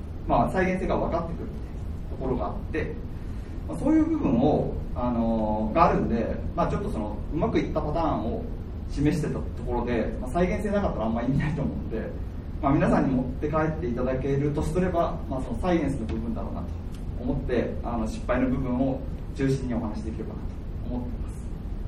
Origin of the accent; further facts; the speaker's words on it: Kyoto, Japan; 自分は京都出身で、公立函館未来大学っていうところの大学卒業しまして